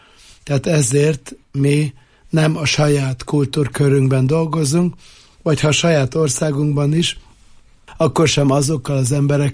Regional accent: Budapest, Hungary; Én tulajdonképpen budapesti vagyok, a 7. kerületből

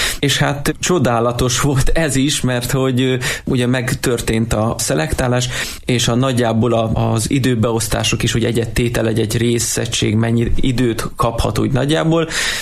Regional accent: Eger, Heves, Hungary; ugye egriként tudtam, hogy a bazilikának felújítása már akkor elkezdődött

